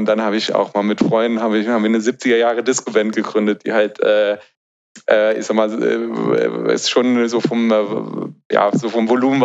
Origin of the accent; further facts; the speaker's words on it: Germany; was auch bei uns in Deutschland